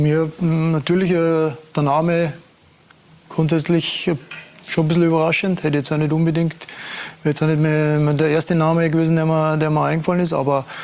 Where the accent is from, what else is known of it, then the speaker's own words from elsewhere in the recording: Austria; freuen wir uns natürlich auf alle Fälle als Österreicher